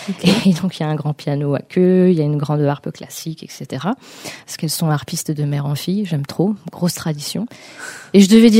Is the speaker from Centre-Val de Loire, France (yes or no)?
no; Île-de-France, France; born there; J'ai ma famille, oui, qui vient de là-bas. Moi, je suis née en Île-de-France dans le 94. Mais vu qu'on a beaucoup déménagé de par le métier de mon papa